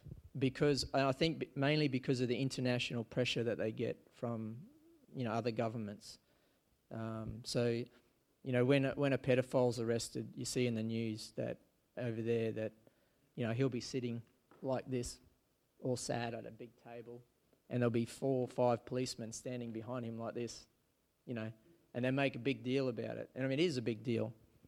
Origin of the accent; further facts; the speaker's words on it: Australia; I'm a plumber from Australia